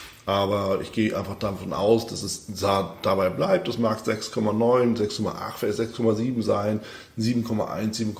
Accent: Hamburg, Germany; Als Hamburger kann ich sagen, das ist mal was anderes.

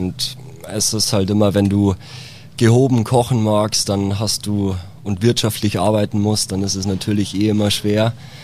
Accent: Schrobenhausen, Bavaria, Germany; born or raised there

